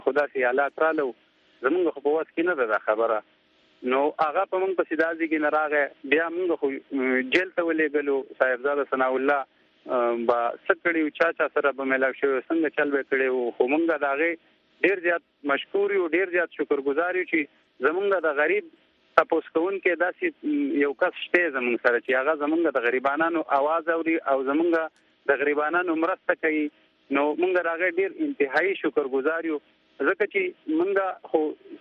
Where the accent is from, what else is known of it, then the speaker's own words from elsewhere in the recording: Khyber Pakhtunkhwa, Pakistan; مونږ د کی پی کی خیبر پختونخوا اپر دې سره تعلق ساتو.